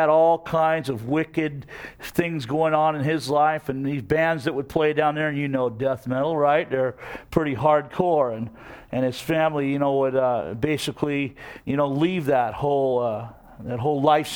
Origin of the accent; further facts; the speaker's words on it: Seattle, Washington, United States; They just told me they were actually up in my hometown of Seattle